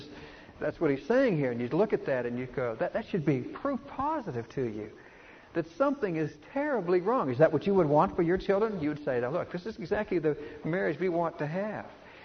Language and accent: English; Texas, United States; It's very similar to cattlemen, and I'm from Texas.